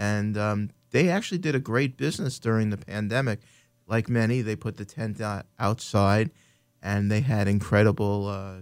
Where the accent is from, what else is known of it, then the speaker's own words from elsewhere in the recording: Oceanside, New York, United States; So I grew up in Oceanside. Island Park was the next town over.